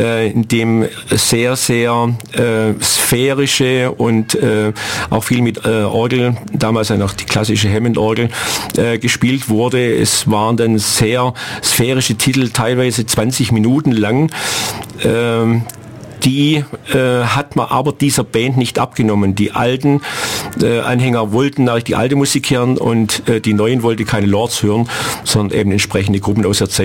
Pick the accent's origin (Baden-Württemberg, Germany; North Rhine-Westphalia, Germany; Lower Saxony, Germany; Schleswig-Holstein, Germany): Baden-Württemberg, Germany; Stuttgart; born there; now in Ulm, Germany; Ich bin 58 Jahre alt, bin gebürtiger Stuttgarter, wohne jetzt seit gerade 15 Jahren schon in Ulm, fühle mich hier sauwohl